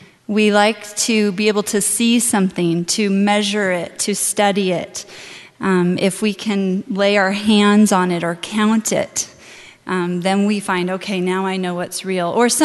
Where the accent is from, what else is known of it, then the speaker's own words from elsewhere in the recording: United States; accent: American; And I hope you all can forgive my American accent, particularly with the biblical names and terms.